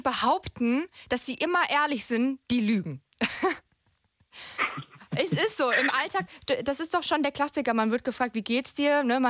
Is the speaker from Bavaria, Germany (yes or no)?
no; Hesse, Germany; now in Potsdam, Germany; ich komme auch aus Hessen. Also liebe Grüße nach in die Heimat.